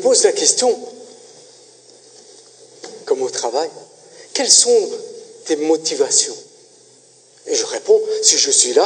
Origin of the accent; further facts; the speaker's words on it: Italy; now in Belgium; je suis italien. Il faut que le ministère belge fasse une recherche en tant que citoyen italien, mais qui vit ici en Belgique